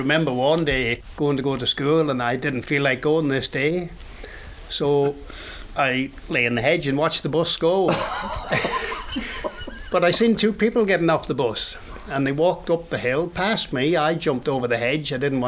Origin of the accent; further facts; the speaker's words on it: Cronknafeshig, Isle of Man; I was born in Cronknafeshig, out by Little London. There was no electric, no water when I was out there